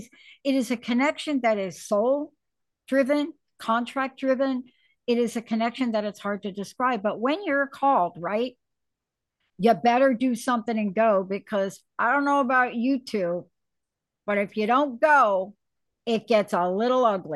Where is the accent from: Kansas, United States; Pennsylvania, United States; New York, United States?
New York, United States; Bronx; I'm a girl from the Bronx